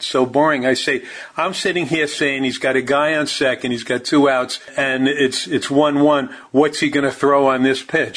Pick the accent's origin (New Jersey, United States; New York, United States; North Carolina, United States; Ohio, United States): Ohio, United States; Cincinnati; So growing up in Cincinnati, as a matter of fact, you know, Ohio, the Rock and Roll Hall of Fame is there.